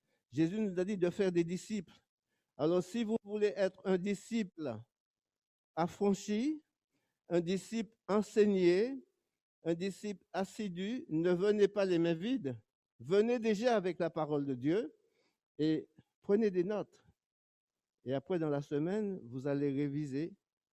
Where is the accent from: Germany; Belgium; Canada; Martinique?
Martinique; Je suis de la Martinique, moi.